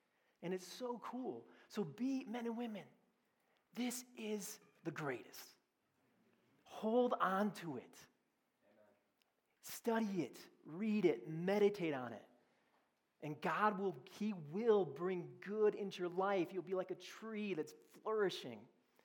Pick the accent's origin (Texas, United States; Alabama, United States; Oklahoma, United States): Texas, United States; Austin; I'm from Austin, Texas. And yes, come on, some Texans here. Yep. We get to say y'all because we're from Texas.